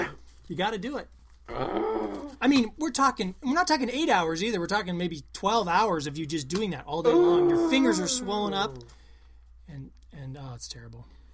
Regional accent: Melcher-Dallas, Iowa, United States; And a lot of other people from my hometown, Melcher Dallas, worked there.

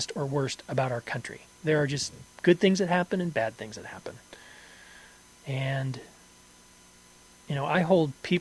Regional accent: United States; Because you were born here.

